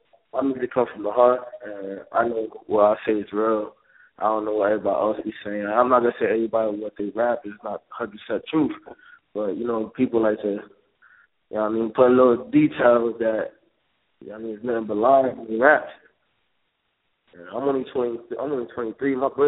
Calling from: Paterson, New Jersey, United States; from Paterson, New Jersey, Pakistan. Paterson, New Jersey

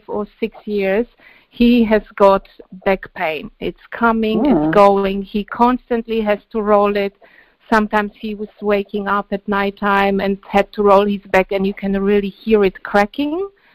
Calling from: Sydney, New South Wales, Australia; I'm calling from Australia, from Sydney.

